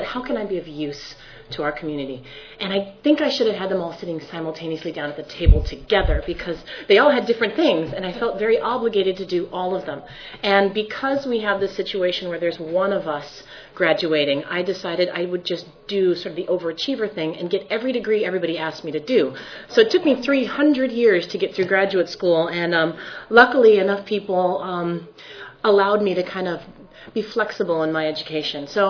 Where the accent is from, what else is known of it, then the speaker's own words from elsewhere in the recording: Hawaii, United States; and how do we do it in an institution that also respects the fact that we are Hawaiian people.